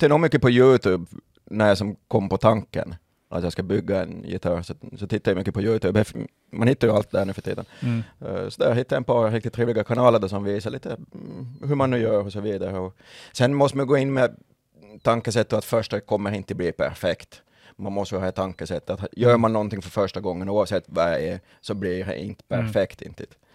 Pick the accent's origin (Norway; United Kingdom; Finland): Finland; Närpes, Ostrobothnia; Nej, jag är österbottning.